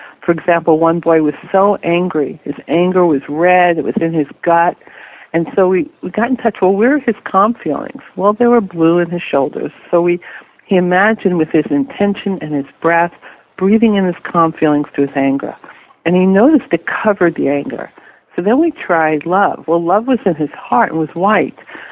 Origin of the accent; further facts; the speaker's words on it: New York, United States; I grew up in New York, so I have both coasts covered.